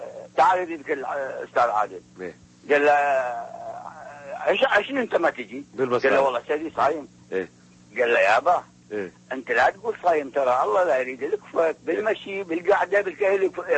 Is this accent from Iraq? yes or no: yes; Iraq; ولهذا أنا انتشرت عندنا بالعراق